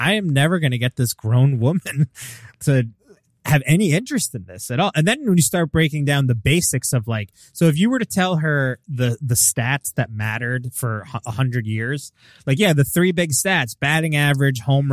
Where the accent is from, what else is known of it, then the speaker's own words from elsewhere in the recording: United States; I just growing up in America, you just assume that everybody's like got some understanding of it.